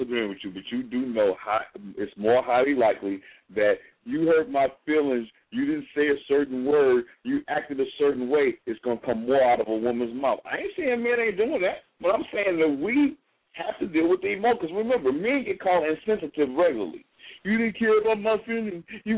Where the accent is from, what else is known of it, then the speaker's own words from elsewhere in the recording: Chicago, Illinois, United States; And I'm from Chicago, yeah.